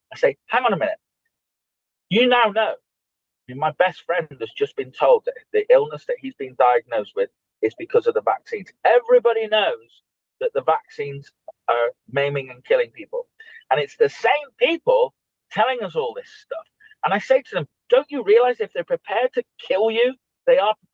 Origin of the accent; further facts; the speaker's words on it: Scotland, United Kingdom; I'm Scottish and I know the Scottish flag is on the back of the Scottish kit.